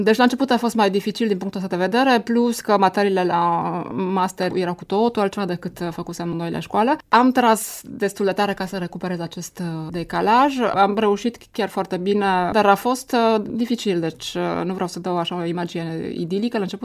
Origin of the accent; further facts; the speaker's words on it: Cluj-Napoca, Cluj County, Romania; Eu sunt din Cluj, mi-a tihnit și aici la Iași.